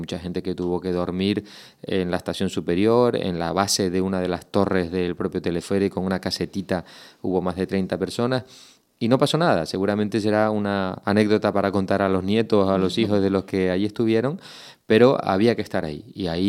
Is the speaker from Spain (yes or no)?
yes; Canary Islands, Spain; ya lo digo como ciudadano, como canario, como administrado